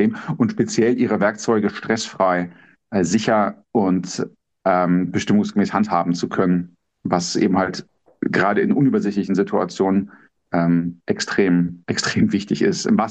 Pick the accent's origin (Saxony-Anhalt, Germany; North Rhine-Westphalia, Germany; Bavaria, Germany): North Rhine-Westphalia, Germany; Düsseldorf; Geboren und aufgewachsen bin ich in Düsseldorf.